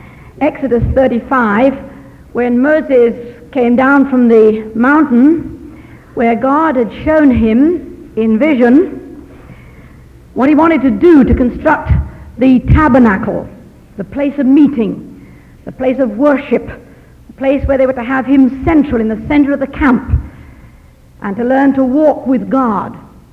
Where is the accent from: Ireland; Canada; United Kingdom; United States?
United Kingdom; London; accent: southern English; village in the south of it called London in England. I usually manage to start slowly so that you catch my accent